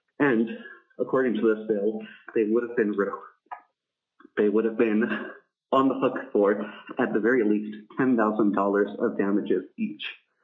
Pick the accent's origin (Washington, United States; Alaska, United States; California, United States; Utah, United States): Alaska, United States; Juneau; I'm from Juneau, Alaska.